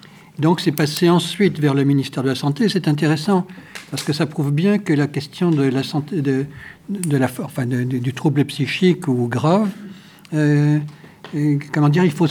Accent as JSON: {"language": "French", "country": "France", "said": "c'est pas si simple que ça, et même chez nous en France."}